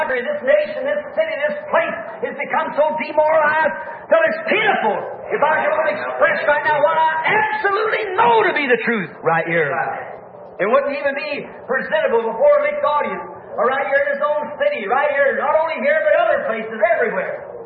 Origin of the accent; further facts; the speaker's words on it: United States; I'm American, certainly.